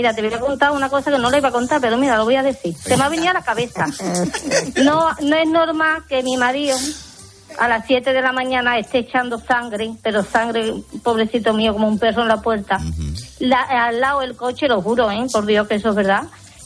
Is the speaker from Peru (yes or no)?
no; Morón de la Frontera, Andalusia, Spain; sí, yo soy de Morón.